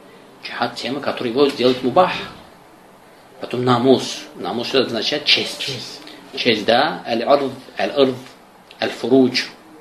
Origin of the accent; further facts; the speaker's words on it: Azerbaijan; Russian is a second language; moved away; так как я азербайджанец. И уже более 10 лет я не был в Азербайджане и забыл русский язык тоже.